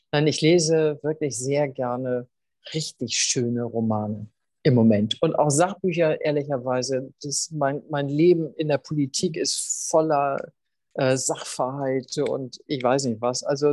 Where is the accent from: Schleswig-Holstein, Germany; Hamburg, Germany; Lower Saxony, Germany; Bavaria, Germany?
Schleswig-Holstein, Germany; Ich bin ja in Schleswig-Holstein aufgewachsen.